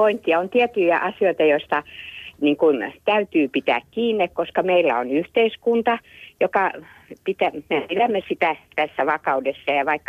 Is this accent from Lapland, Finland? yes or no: no; Helsinki, Uusimaa, Finland; Soitan Helsingistä, olen paljasjalkainen Stadinfriedu.